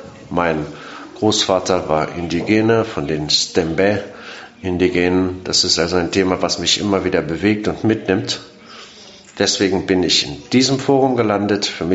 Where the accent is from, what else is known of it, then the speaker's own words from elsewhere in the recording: São Paulo, Brazil; now in Zürich, Switzerland; bin Brasilianerin aus São Paulo. Seit 20 Jahren arbeite ich im Bereich Soziales und Menschenrechte in Brasilien, seit 2 Jahren nunmehr in Zürich.